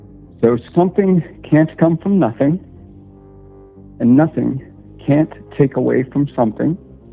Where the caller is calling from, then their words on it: Virginia, United States; calling from Central Virginia.